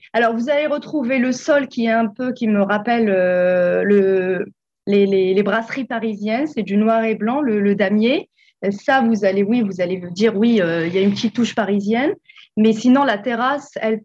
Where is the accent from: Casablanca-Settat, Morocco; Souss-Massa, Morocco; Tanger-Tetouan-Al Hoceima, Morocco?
Souss-Massa, Morocco; Agadir; now in Perth, Australia; quand on venait d'arriver à Perth, ça nous a rappelé un petit peu Agadir, notre ville natale, oui.